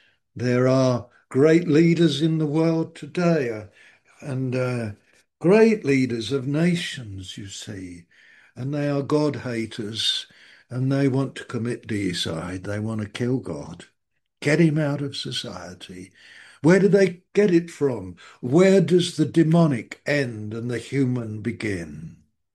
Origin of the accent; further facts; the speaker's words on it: London, United Kingdom; born there; I was born here in London. Funnily enough, not far away. Do you know I was born not far away from where I happen to be sitting right now, less than a mile?